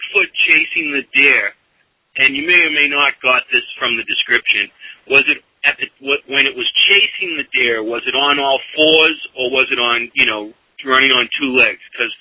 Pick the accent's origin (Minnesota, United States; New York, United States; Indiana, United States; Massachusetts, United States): Massachusetts, United States; the only berry that counts is the cranberry, Marco. I'm from Massachusetts.